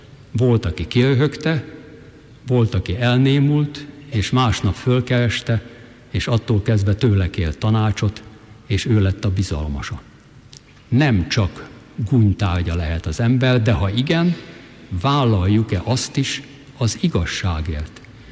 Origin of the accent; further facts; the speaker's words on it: Kecskemét, Bács-Kiskun, Hungary; Kecskeméten, ahol felnőttem